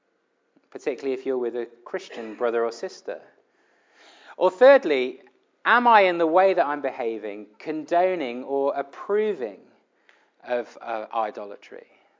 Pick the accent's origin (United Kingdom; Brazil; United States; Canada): United Kingdom; Now, I have to say, as a British person and someone that likes people liking me, that couldn't be more awkward, could it?